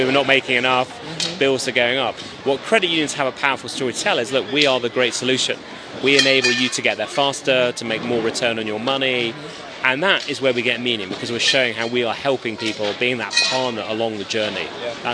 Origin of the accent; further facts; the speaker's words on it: England, United Kingdom; you can tell I'm English